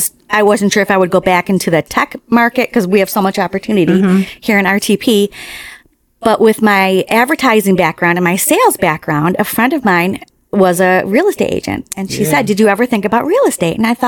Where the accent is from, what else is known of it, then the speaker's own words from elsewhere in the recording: Buffalo, New York, United States; accent: New York; I am from Buffalo, New York, originally, and yeah, you'll hear that New York come out in a little bit, that my hard R.